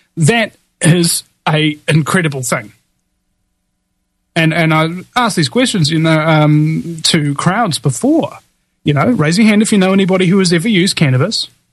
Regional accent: New Zealand; it's weird being a New Zealander talking primarily with Americans.

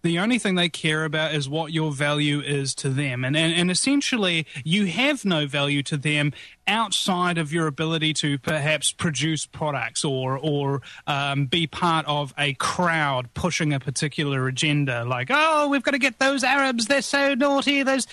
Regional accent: New Zealand; Being a New Zealander, I mean, this might be an ironic thing to say

